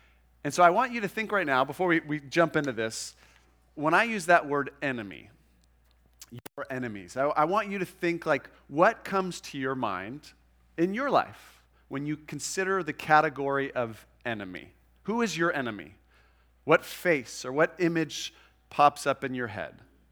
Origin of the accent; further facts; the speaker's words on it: United States; but as an American, it feels like we have more and more enemies.